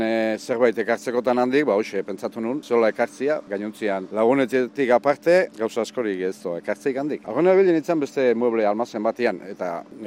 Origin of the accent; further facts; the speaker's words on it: Oikia, Basque Country, Spain; Oikilan jaio nintzen, Olalde Basarrian, hiruanai gea